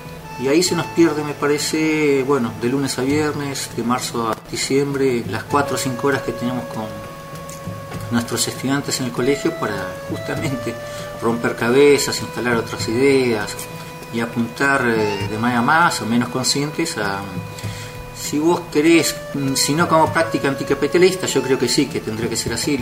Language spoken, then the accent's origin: Spanish; General Roca, Río Negro, Argentina; born there; now in Neuquén, Argentina; yo soy el único que nací acá en Fisquemenuco. Después el resto en la provincia de Buenos Aires, en distintos lugares. Y bueno, sí, hace más de 40 años que estamos acá en Neuquén